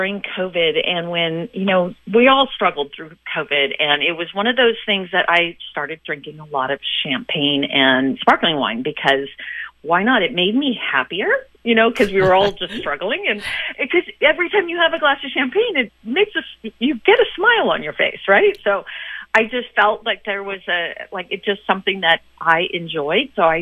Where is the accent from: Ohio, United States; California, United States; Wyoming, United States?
California, United States; Healdsburg; but nothing was in Healdsburg, which is my hometown.